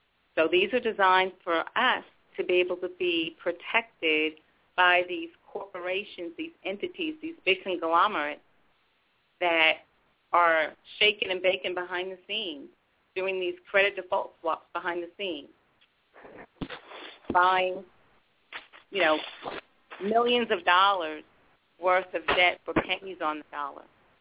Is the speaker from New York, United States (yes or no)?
yes; New York, United States; moved away; You know, I'm from New York, and I remember my first job that I had here.